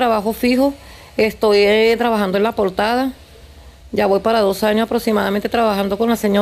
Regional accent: Venezuela; moved away; me vine de Venezuela, fue por lo mismo, pues porque pasaba mucho trabajo allá en Venezuela

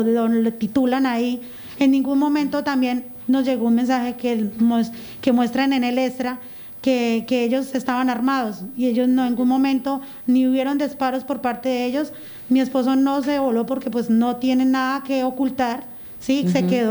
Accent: Acacías, Meta, Colombia; somos personas de bien, somos de Acacías

